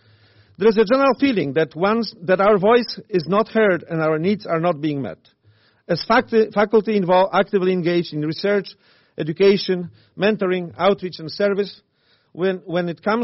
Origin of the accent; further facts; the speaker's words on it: Poland; moved away as an adult; now in United States; I grew up in Poland, a country where university traditions go back to the 14th century. I held faculty positions in Poland, Canada, and the United States.